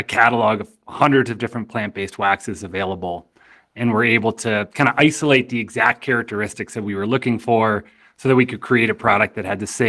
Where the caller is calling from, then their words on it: Carbondale, Colorado, United States; I'm calling in from Carbondale, Colorado, and I'm the founder of Mountain Flow.